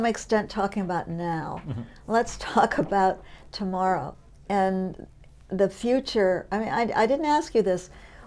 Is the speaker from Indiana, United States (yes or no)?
no; Boston, Massachusetts, United States; and I'm from Boston, which is a major medical center